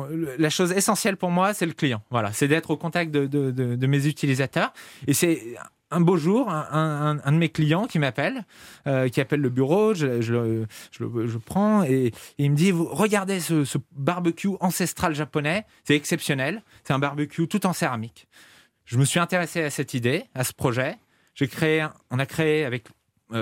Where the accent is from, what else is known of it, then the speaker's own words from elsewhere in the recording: Lyon, Auvergne-Rhône-Alpes, France; Alors, moi, à l'origine, je suis lyonnais.